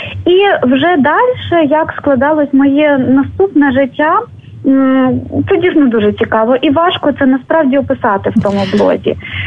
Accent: Kherson Oblast, Ukraine; сама я родом з Херсонської області, яку нерідко називають називали принаймні такий червоний пояс комунізму в Україні.

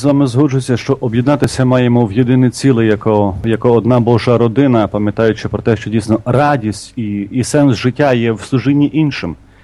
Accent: Plebanivka, Vinnytsia Oblast, Ukraine; born there; францисканець. Народився на Вінниччині, а докладніше у селі Плебанівка Шаргородського району.

